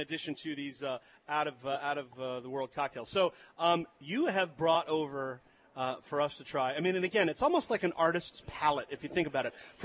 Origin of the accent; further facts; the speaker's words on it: East Coast, United States; We're from the East Coast.